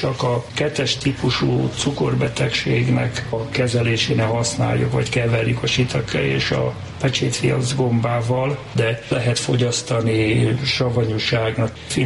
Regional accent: Budapest, Hungary; 47-ben születtem Budapesten, egy pincelakásban éltem 10 évig szüleimmel.

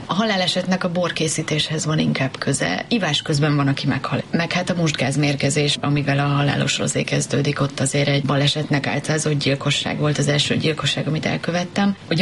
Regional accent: Szekszárd, Tolna, Hungary; also born or lived in Gyulaj; Én magam is szekszárdi vagyok

